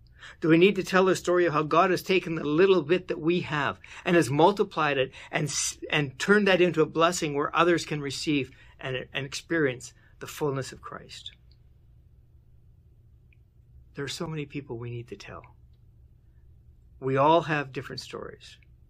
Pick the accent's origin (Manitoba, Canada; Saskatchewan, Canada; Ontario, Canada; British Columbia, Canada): Manitoba, Canada; I grew up in Manitoba, and in May, we're barely getting into the fields.